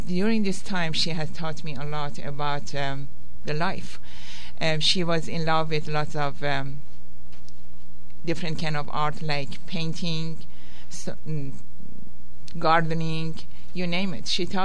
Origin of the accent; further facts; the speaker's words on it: Isfahan, Iran; Oh, I grew up in Isfahan, which is okay. The second largest city in Iran, very close to Tehran. I am coming from a very educated family.